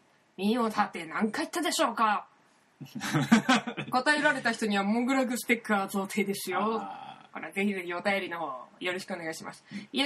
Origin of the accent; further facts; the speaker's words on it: Shibata, Niigata, Japan; 私の地元の新潟県新発田市のって